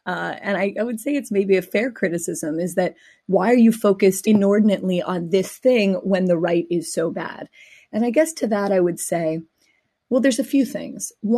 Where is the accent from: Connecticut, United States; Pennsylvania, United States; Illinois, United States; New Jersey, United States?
Pennsylvania, United States; Pittsburgh; I grew up in Pittsburgh, and the synagogue where I became a bat mitzvah was the site of the deadliest attack on Jews in American history